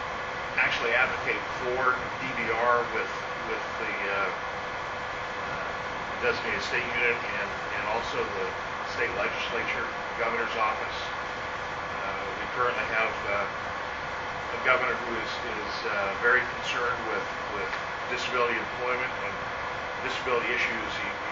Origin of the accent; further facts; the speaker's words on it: Washington, United States; I'm from Washington State.